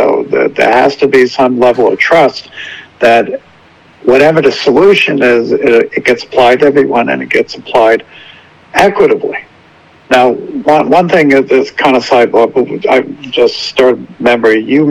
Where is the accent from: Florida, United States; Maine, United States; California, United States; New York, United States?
New York, United States; as a New Yorker, this is really dangerous for New York